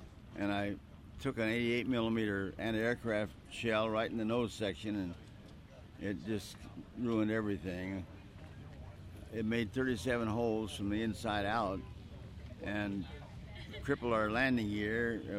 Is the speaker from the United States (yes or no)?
yes; West Coast, United States; now in Des Moines, United States; and I live in Des Moines at this point. I'm originally from the West Coast.